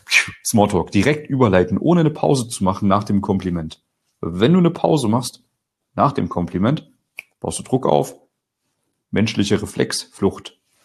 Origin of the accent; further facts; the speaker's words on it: Germany; Ich komme ja aus Deutschland, hörst du ja wahrscheinlich. Piefke, oder? Haha.